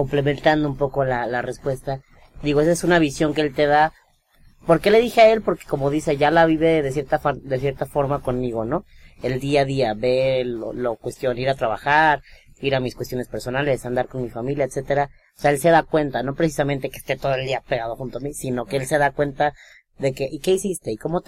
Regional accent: Mexico; nos han vendido porque como población mexicana

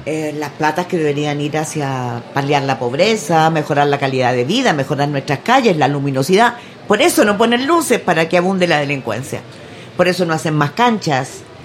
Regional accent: Chile; Hay una cosa, soy chilena.

